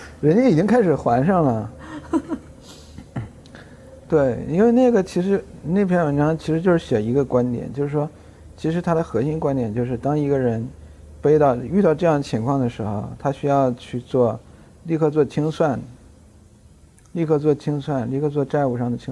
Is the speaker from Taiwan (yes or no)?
no; Northeast China, China; 我们都是东北人嘛。